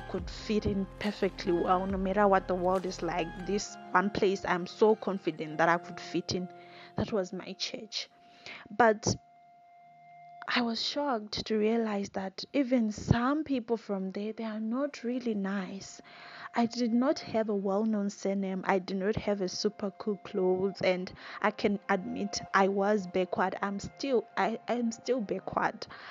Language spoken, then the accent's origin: English; Mashava, Masvingo, Zimbabwe; So I grew up in Mashaba, as some of you know if you have listened to my previous podcast. And Mashaba being a small mining town, everyone knew everyone.